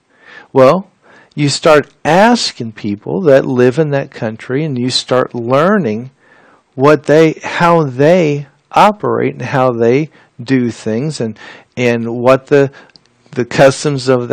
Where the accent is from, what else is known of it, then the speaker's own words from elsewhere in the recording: United States; I was always relating the way that they live there with what I came to know as I grew up in the United States.